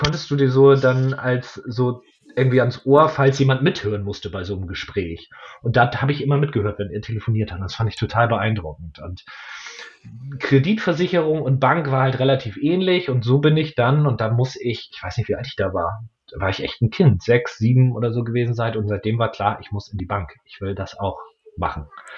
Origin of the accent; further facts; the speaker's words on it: Bremen, Germany; now in Hamburg, Germany; Ich bin ziemlich norddeutscher Typ, also ich bin Hanseat, ich komme ursprünglich aus Bremen. Vom Herzen her bin ich mittlerweile Hamburger